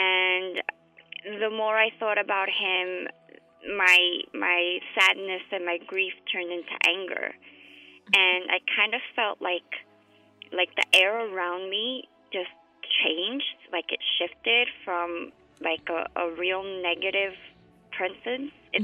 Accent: Texas, United States; because growing up in Texas, you experience a rich mix of cultures.

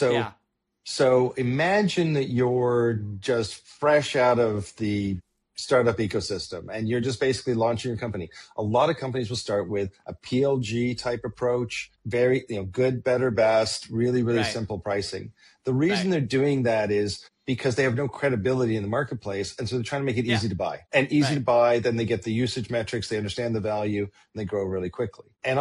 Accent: Canada; I'm a Canadian. I actually live in Toronto.

